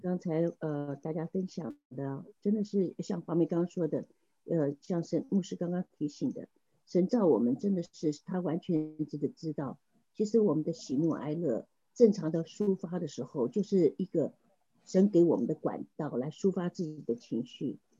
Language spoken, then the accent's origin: Chinese; China; 我觉得我们中国人有的时候真的就是教导我们你忍下去吞下去什么的